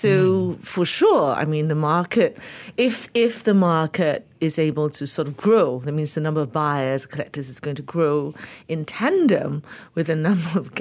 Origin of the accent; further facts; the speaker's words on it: Malaysia; confines of being a Malaysian artist.